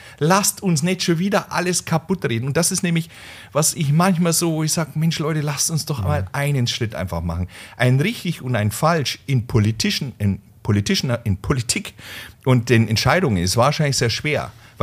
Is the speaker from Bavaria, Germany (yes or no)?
yes; Bavaria, Germany; Das ist für mich die konservative Mitte, mit der bin ich ja auch in Bayern quasi aufgewachsen, schon immer.